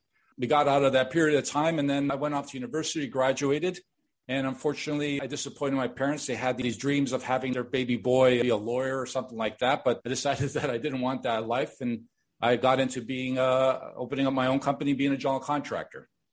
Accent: Chicago, Illinois, United States; I was born and raised in Chicago to immigrant parents who we, along with my younger brother, lived in a one-bedroom apartment in Chicago.

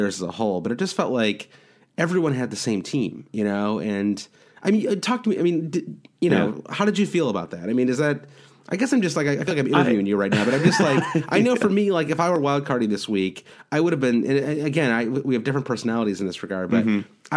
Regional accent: Midwest, United States; But I'm also from the Midwest, so I sound kind of nasal no matter what.

